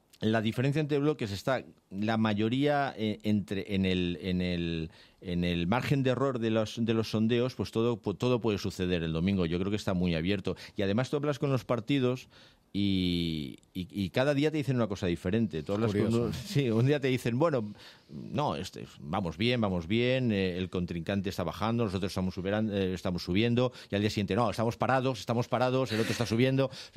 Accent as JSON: {"language": "Spanish", "country": "Spain", "said": "No somos los españoles, de todas formas, muy de explicar nuestras ideas políticas en público."}